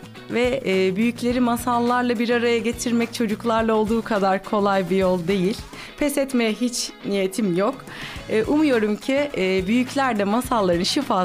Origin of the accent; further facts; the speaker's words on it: Edirne, Turkey; Edirneliyim, müzisyenim.